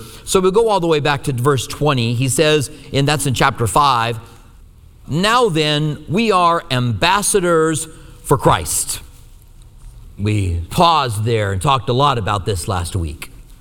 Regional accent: Albuquerque, New Mexico, United States; I'll never forget the first time. I grew up in Albuquerque, and Raul Reese was on the radio with Pastor Chuck Smith.

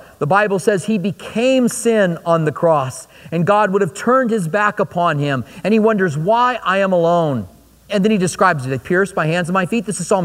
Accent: Clinton, Iowa, United States; born there; I was born in Clinton, Iowa. I can't change that no matter how hard I try.

